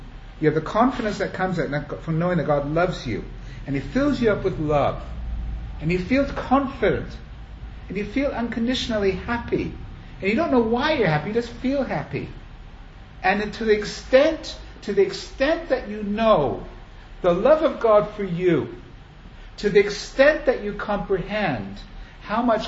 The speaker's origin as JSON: {"language": "English", "region": "England", "country": "United Kingdom", "tie": "born or raised there", "also_born_or_lived": "Germany / Italy", "said": "I was born in Germany, I grew up in England, an American. Lived in Italy for 10 years."}